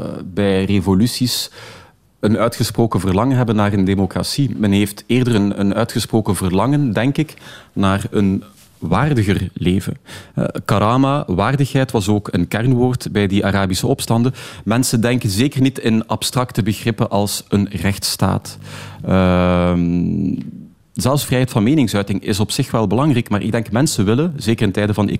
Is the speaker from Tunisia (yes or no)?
yes; Tunisia; Dutch is a second language; En ik herinner me ook als kind in Tunesië, iedereen kende wel iemand die ooit is opgepakt en gemarteld is geweest.